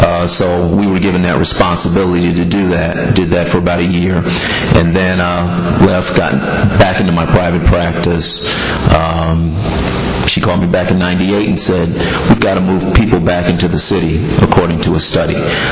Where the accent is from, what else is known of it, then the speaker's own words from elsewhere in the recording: Manhattan, New York, United States; now in Atlanta, United States; I grew up in Manhattan. I've been in Atlanta for 26 years, but I love cities. I live in Midtown in Atlanta.